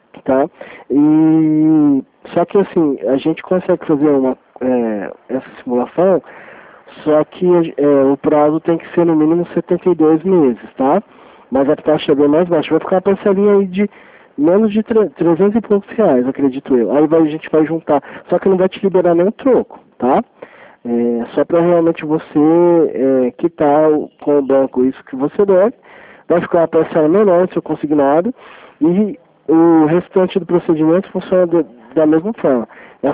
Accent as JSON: {"language": "Portuguese", "town": "Franca", "region": "São Paulo", "country": "Brazil", "said": "eu sou daqui de Franca, tá?"}